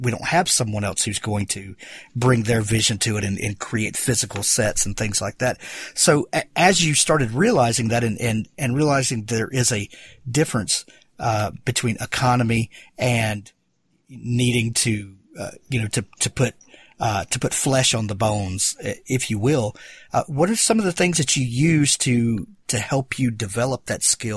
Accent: Mississippi, United States; I'm from Mississippi, and I think there's a lot of similarities in that our state is very green, very lush

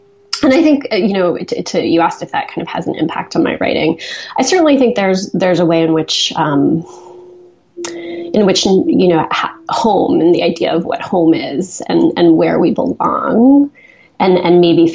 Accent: Boston, Massachusetts, United States; Well, I grew up in Boston, but we did have this house in Rhode Island from the time I was about 5 years old.

